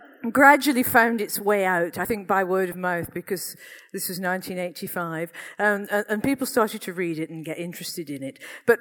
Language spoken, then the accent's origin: English; Accrington, North West England, United Kingdom; how it was growing up in Accrington in the 1960s and 70s in a world that was frankly bonkers.